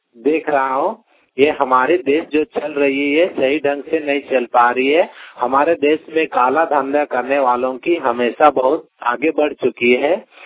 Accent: Ranchi, Jharkhand, India; मैं रांची जिला झारखंड से बिलोंग करता हूँ।

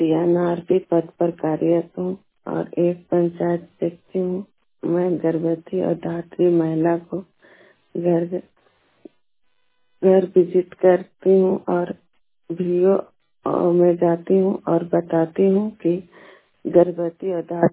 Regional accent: Rahmpur, India; मैं रहमपुर के रहने वाली हूँ

